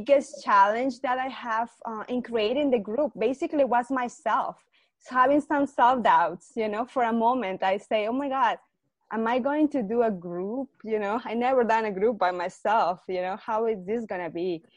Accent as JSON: {"language": "English", "country": "Peru", "said": "I'm a teacher, I'm a mom, I'm an immigrant, you know, hey, you know, I am from Peru."}